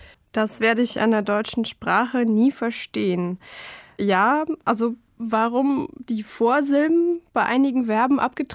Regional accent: Ulan-Ude, Buryatia, Russia; German is a second language; und ich komme aus Ulan-Ude, das ist in Ostsibirien. Ich bin im Jahr 1995 geboren

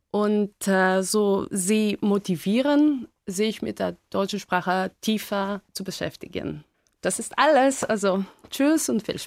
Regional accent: Athens, Attica, Greece; German is a second language; ich komme aus Griechenland. Ich bin in Athen geboren im Jahr 1975

